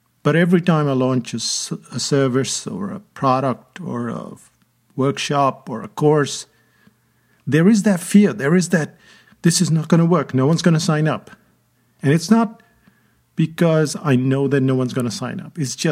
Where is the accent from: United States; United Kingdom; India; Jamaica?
India; English is a second language; now in New Zealand; I moved to New Zealand in the year 2000. I didn't know anyone here. I moved from India and I had no choice.